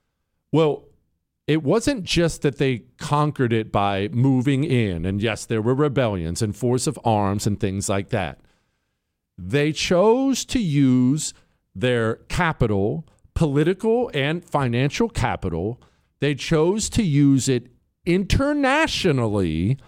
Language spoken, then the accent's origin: English; West Virginia, United States; I'm from West Virginia. Why do I care about that?